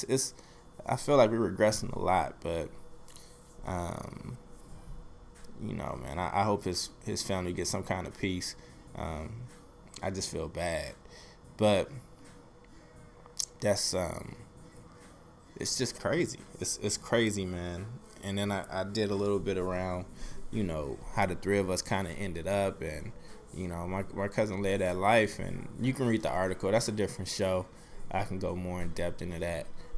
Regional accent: Oakland, California, United States; they was in love with LA and Oakland music. And so I was from Oakland.

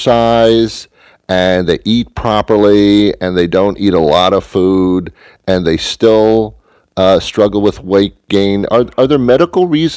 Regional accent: New York, United States; I'm from New York as well, and I was also a Mets fan.

